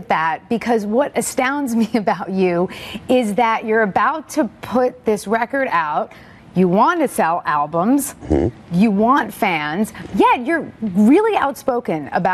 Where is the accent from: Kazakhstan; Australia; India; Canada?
India; I'm Indian.